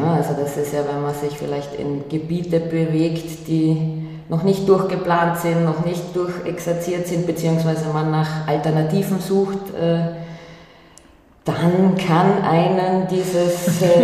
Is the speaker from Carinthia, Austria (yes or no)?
yes; Klagenfurt, Carinthia, Austria; moved away as an adult; ich bin ein Kleinstadtkind. Das ist vielleicht schwieriger in manchen Punkten. Also ich bin geboren in Klagenfurt, bin dort auch bis 18 geblieben